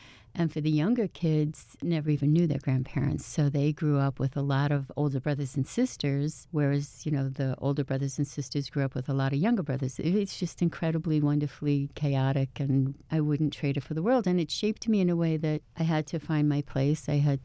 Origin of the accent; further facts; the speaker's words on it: New York, United States; So I am one of 15 kids, born and raised on Long Island.